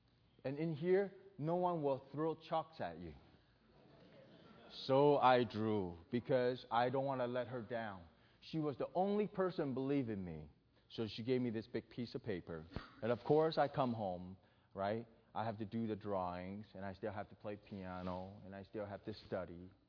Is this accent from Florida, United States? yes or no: yes; Florida, United States; So sometime when I was 19, I grew up in Florida. I go surfing.